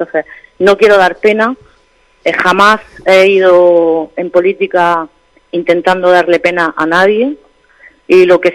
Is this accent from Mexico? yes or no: no; Garrucha, Andalusia, Spain; Pues me da mucha pena por mi pueblo, me da mucha pena por Garrucha, me da mucha pena por los vecinos de Garrucha